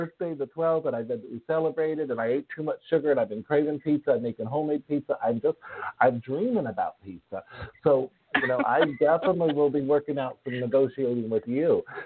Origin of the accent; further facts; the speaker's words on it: New York, United States; I come from New York and I cook a very good pizza.